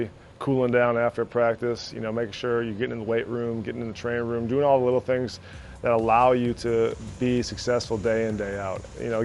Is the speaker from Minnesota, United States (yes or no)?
yes; Minnesota, United States; You know, I'm from Minnesota. It still has a Midwest feel